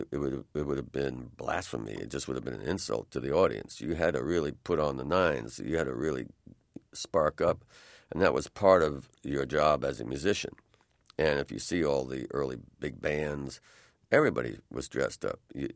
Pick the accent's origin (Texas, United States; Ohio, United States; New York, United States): New York, United States; Bronx; I was very much being born in the Bronx and growing up in the Bronx.